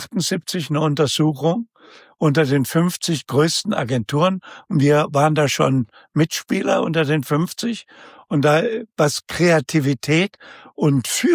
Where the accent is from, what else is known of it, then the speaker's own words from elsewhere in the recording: Saxony, Germany; Und das für mich als Sachse, ja, der, sagen wir mal, diese Radebeul und so weiter